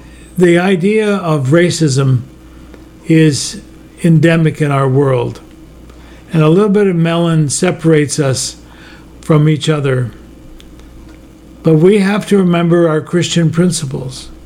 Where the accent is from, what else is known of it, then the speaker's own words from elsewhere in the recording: Quebec, Canada; When I was a kid growing up in Quebec